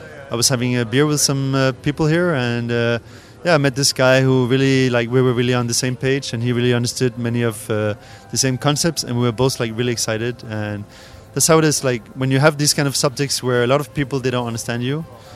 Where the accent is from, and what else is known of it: Copenhagen, Capital Region of Denmark, Denmark; English is a second language